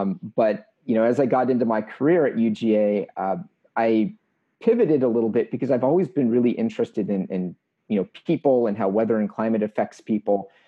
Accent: Los Angeles, California, United States; I grew up in Los Angeles, which, you know, some, you know, meteorologists might think doesn't really have weather.

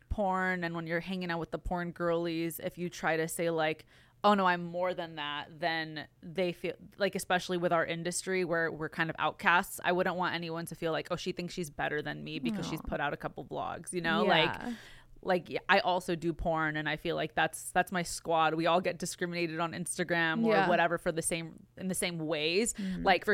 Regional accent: Glendale, California, United States; I'm from Glendale, California, which is like, it's LA, right? But I feel like it's also very different from LA.

